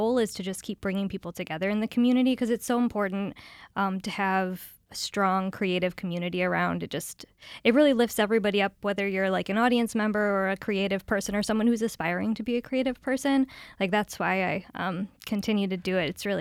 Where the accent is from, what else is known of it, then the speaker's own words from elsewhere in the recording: Brockport, New York, United States; I grew up here. I grew up in Brockport, and I started doing music in Rochester when I was like 13.